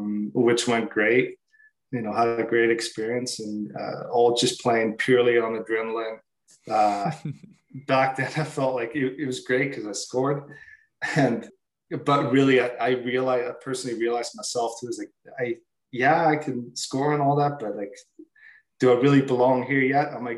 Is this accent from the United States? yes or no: no; Switzerland; English is a second language; I grew up obviously in Switzerland, small town called Arvangen. We had 4,000 people in our town, fairly small community.